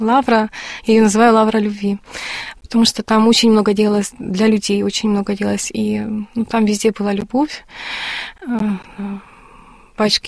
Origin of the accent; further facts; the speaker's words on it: Stakhanov, Luhansk Oblast, Ukraine; Вот, я родилась в Стаханове, выросла там.